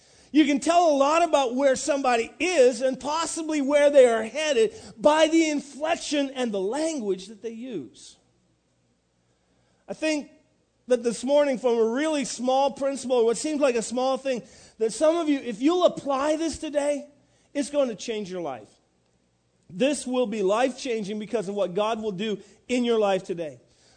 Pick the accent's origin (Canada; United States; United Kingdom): Canada; New Brunswick; now in Montreal, Canada; I am from New Brunswick. As you may notice, there are some terms that I still use after 28 years in Montreal that will leave somebody scratching their head because I'm from there.